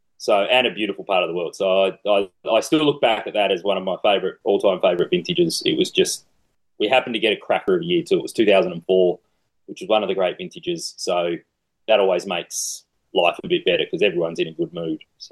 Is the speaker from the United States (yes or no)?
no; Australia; now in Canada; I decided on Canada over the US mainly because it was a lot easier to work in Canada than the US, as an Australian citizen.